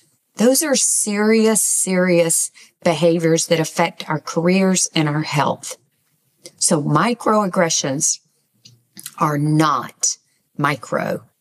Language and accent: English; Southern United States, United States; For example, I'm from the South